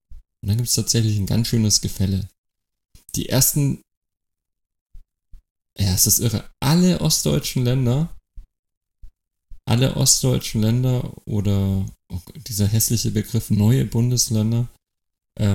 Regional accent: Bavaria, Germany; now in Brandenburg, Germany; ich bin Deutscher, nicht Westdeutscher, aber jemand, der aus Bayern nach Brandenburg gezogen ist.

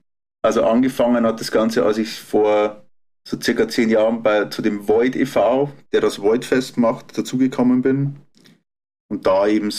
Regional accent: Regensburg, Bavaria, Germany; Ich bin aus Regensburg

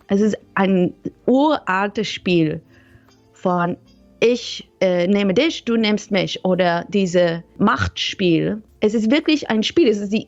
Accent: Israel; German is a second language; also born or lived in Netherlands; Ursprünglich komme ich aus Israel, aber ich habe ganz lange in Niederlande gewohnt, ich habe da studiert.

